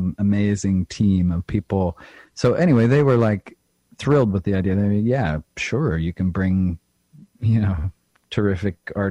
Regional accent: Oregon, United States; I mean, I grew up in Eastern Oregon, which has some gorgeous little mountain ranges

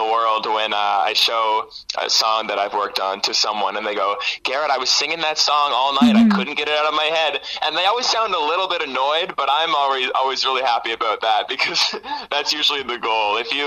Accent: Sarnia, Ontario, Canada; You know, I'm from Sarnia, and so there's really not the same kind of music scene and infrastructure

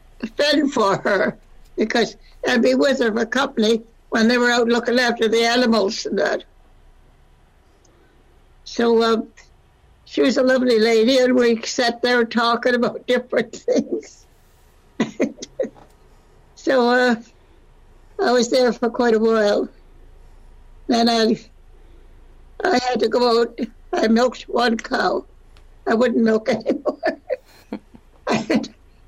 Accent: Sydney, Nova Scotia, Canada; born there; I was born in Sydney, Nova Scotia.

